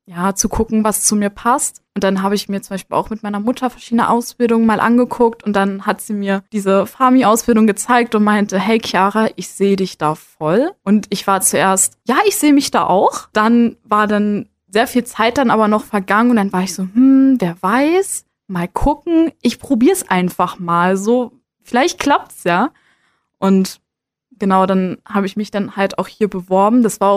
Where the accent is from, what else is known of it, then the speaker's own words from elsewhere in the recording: Brandenburg, Germany; Ich komme tatsächlich auch nicht aus Berlin, ich komme eigentlich auch aus Brandenburg.